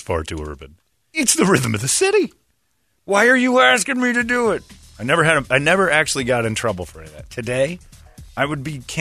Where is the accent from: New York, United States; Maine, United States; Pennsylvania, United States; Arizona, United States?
Arizona, United States; Mesa; I'm 26. I'm from Mesa. I'm the whitest person you've ever known.